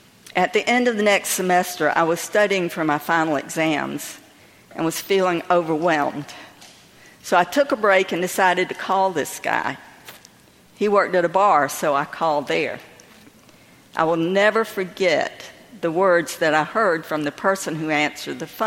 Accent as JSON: {"language": "English", "town": "North Myrtle Beach", "region": "South Carolina", "country": "United States", "tie": "born or raised there", "said": "Well, I was born and raised in Crescent Beach, now better known as the section of North Myrtle Beach. Back then, it was a very small town."}